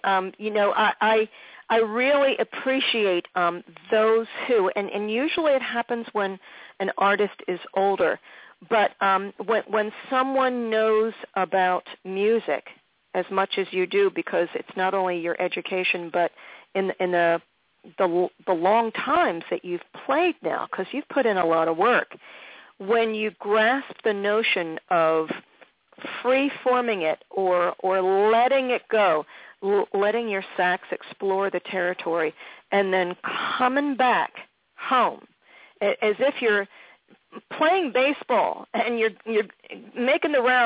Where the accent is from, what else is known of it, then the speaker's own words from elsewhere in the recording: Philadelphia, Pennsylvania, United States; And then in Philly, my hometown, so you and I both know a lot about Philly.